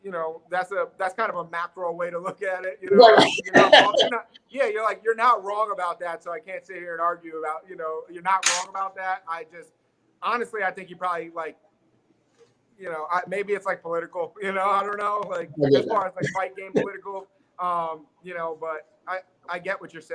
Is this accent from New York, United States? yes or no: yes; Queens, New York, United States; I'm from Queens.